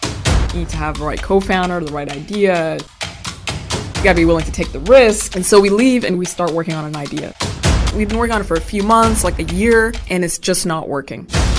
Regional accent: Sudan; I'm originally from Sudan. My parents are Sudanese and dropping out was just not an option.

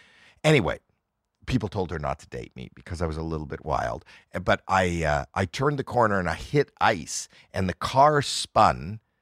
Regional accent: Toronto, Ontario, Canada; I'm from Toronto, Canada, where it's very cold, not all year, but in the winter.

